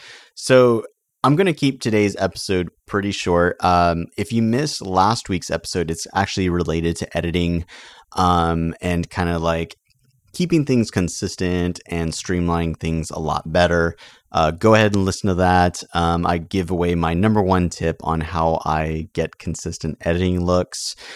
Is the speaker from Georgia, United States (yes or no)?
no; San Antonio, Texas, United States; now in Waco, United States; when my wife and I moved to Waco, we're originally from San Antonio, I still stayed San Antonio based.